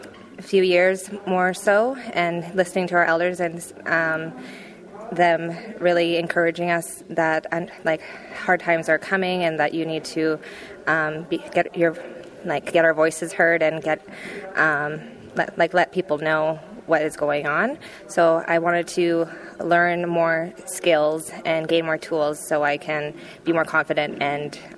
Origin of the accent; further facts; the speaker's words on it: Mayo, Yukon, Canada; I'm from Mayo, Yukon, and I'm a First Nation Notchanayakdan citizen.